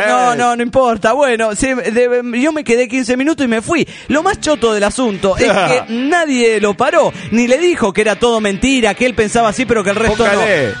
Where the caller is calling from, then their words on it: Panama; de Panamá, desintegrado